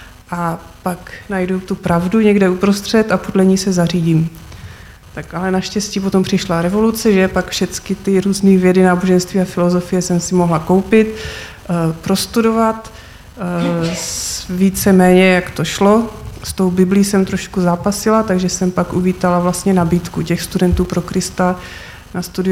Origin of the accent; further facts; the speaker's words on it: Teplice, Ústí nad Labem Region, Czechia; also born or lived in Ostrava; jak už bylo řečeno, a pocházím původně z Teplic v Čechách, ale potom jsem studovala v Ostravě